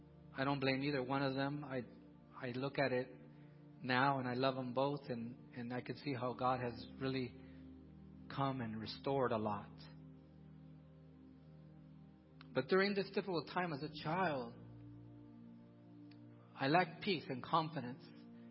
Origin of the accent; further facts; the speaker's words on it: Donna, Texas, United States; I grew up here in Donna, 25th Street, close enough to East Donna, where the bad side of town, where there was a lot of drugs and violence in that area. But we were just outside of it. But we grew up there.